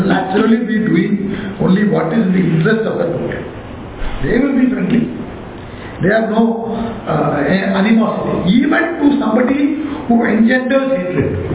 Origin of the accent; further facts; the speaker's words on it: Chennai, Tamil Nadu, India; I am from Tamil Nadu. I am born and brought up there in Chennai.